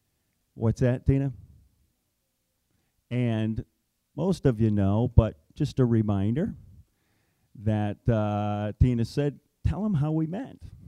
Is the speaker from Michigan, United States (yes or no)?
yes; Michigan, United States; I had a roommate. I was from Michigan.